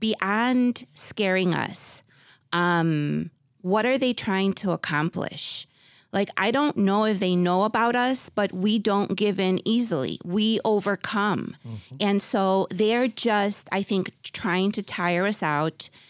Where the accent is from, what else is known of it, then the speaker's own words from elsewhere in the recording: Little Village, Illinois, United States; I think I grew up in Little Village too, and I've worked in Little Village for many years